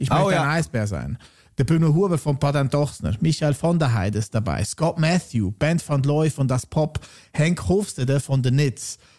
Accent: Lucerne, Switzerland; Meine Heimatstadt.

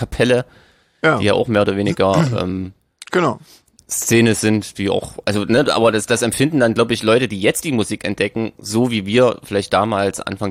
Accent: Gera, Thuringia, Germany; Ich war in meiner alten Heimatstadt in Gera.

